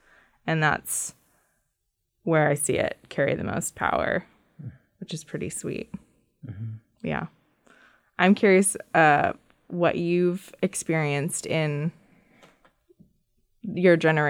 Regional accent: Sitka, Alaska, United States; also born or lived in Seattle; which is eagle killer whale. I grew up in Sitka, left for a few years, lived in Seattle, and I've been back in Sitka for the last 5 years.

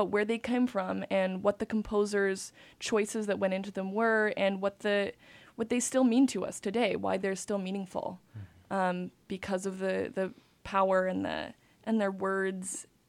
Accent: Montreal, Quebec, Canada; Well, I'm Canadian. I'm from Montreal, and I'm still in school.

